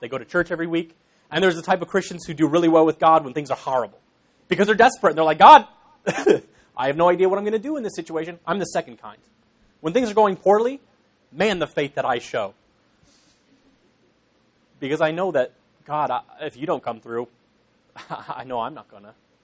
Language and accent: English; Ireland; I'm Irish, so it just flows.